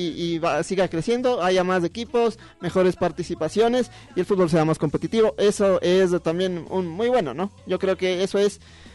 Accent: Ecuador; como ecuatorianos queremos que vuelva a jugar

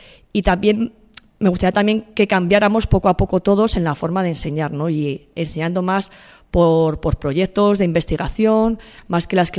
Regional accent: Badarán, La Rioja, Spain; soy de Badarán, estudié aquí durante 4 años

